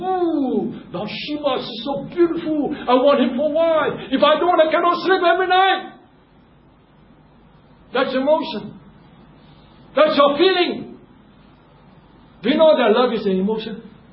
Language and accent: English; Singapore; I'm Chinese, you know. Are you from China? So now I'm from Singapore.